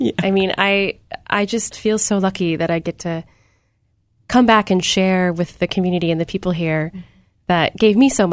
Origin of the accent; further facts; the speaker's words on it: Alaska, United States; People ask me, you know, growing up in Alaska, like, how can you live in the city?